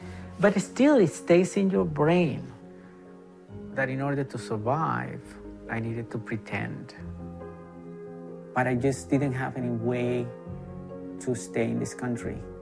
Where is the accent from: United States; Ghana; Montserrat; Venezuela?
Venezuela; Caracas, Capital District; I was born in Venezuela. I was raised in Caracas.